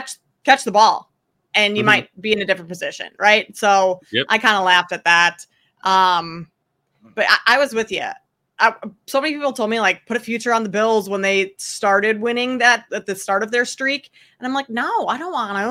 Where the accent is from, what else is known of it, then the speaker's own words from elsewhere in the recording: Minnesota, United States; I grew up in Minnesota. I was never a Vikings fan to begin